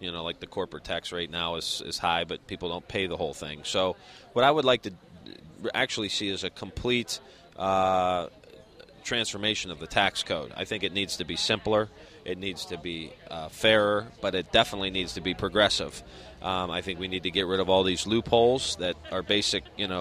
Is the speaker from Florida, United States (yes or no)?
no; Niles, Ohio, United States; I'm from Niles, Ohio. Yeah.